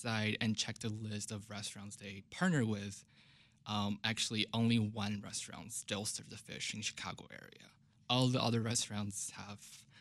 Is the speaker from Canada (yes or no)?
no; China; I grew up in China